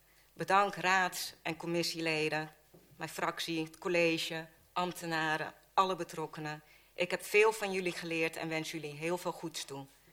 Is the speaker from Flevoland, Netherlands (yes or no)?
yes; Almere, Flevoland, Netherlands; now in Asten, Netherlands; opgegroeid in Almere en sinds 3 jaar woonachtig in Asten.